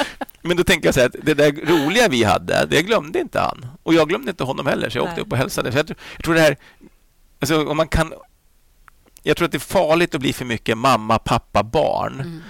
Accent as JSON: {"language": "Swedish", "town": "Flyinge", "region": "Skåne", "country": "Sweden", "tie": "born or raised there", "said": "Jag växte upp där på Flyinge med Rolf-Göran Bengtsson och Maria Gretzer och Peter Eriksson och Ragnar Bengtsson."}